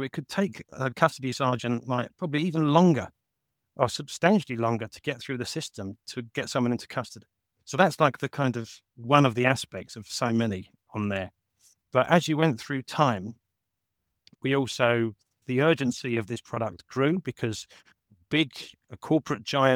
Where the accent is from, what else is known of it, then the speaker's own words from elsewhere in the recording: Bury St Edmunds, East of England, United Kingdom; And that office is now sitting in my hometown of Bury St Edmunds with weeds growing in it.